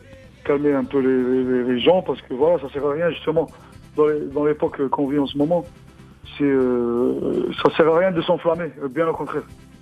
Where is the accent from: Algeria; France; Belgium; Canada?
Algeria; accent: Algerian Arabic; first language Arabic; French is a second language; l'arabe donc c'est ma première langue et donc je comprends vraiment je comprends bien la langue mais en fait on va dire l'algérien parce que c'est de l'arabe quand même très mélangé